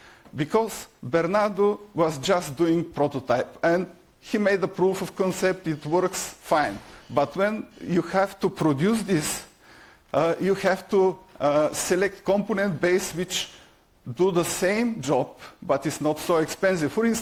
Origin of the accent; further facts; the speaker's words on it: Plovdiv, Plovdiv Province, Bulgaria; English is a second language; This is Poldin, which happens to be produced in Plovdiv, my hometown.